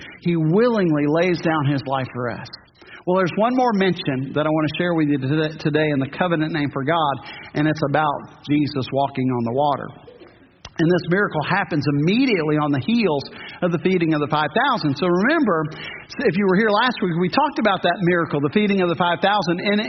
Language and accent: English; New Orleans, Louisiana, United States; It's kind of like my hometown in New Orleans, way below sea level.